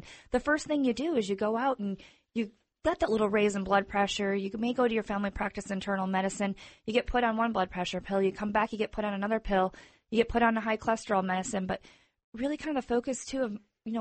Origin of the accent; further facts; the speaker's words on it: Michigan, United States; Me, personally, I grew up in Michigan. The town shut down at 6, 7 o'clock at night.